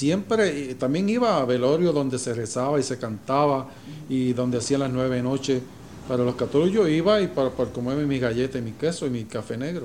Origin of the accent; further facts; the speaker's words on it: Puerto Rico; Me acuerdo de primer gobernador puertorriqueño, Jesús T. Piñero, que era de mi pueblo precisamente, y quiero decirlo aquí con orgullo, que era de mi pueblo, Jesús T. Piñero.